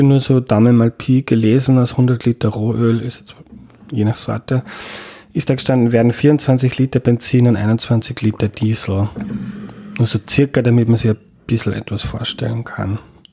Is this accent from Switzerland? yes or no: no; Lower Austria, Austria; Cool, da komme ich aus der Nähe.